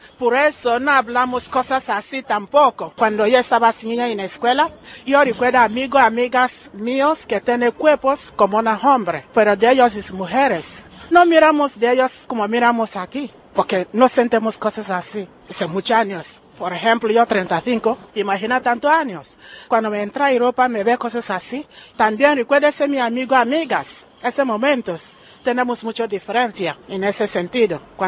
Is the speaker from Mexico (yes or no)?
no; Nigeria; Spanish is a second language; Yo nigeriana, como en mi país, cosas así no realmente salen, no tenemos mucho de este.